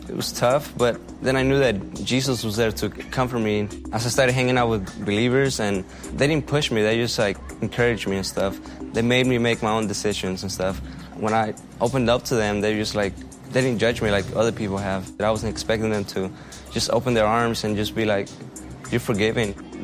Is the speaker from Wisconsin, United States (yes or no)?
no; Dallas, Texas, United States; Growing up in East Dallas, it was a little tough and not safe at times.